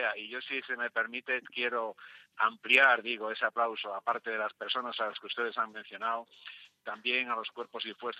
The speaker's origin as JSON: {"language": "Spanish", "region": "Community of Madrid", "country": "Spain", "said": "nuestra obligación de ciudadanos ejemplares, que somos los madrileños, y quedándonos en casa"}